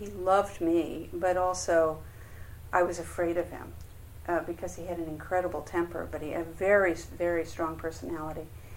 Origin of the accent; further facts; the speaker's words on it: New York, United States; And I grew up on Long Island, which is just east of New York City, during the Eisenhower and Kennedy years. I was a child. And in the suburbs